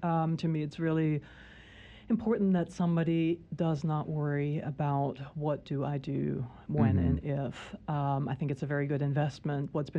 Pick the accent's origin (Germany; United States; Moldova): Germany; English is a second language; I'm from Germany, mm-hmm. So it's a country where a lot of things are a little different.